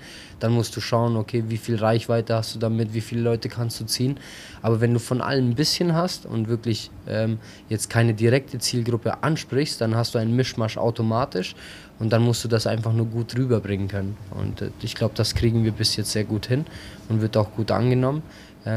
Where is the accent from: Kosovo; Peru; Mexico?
Kosovo; German is a second language; now in Germany; wir sind selber aus dem Kosovo